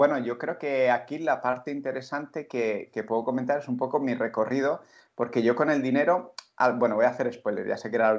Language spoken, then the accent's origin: Spanish; San Sebastián, Basque Country, Spain; yo estudié en Barcelona, soy de Donosti, estudié en Barcelona la parte final del segundo ciclo de biología.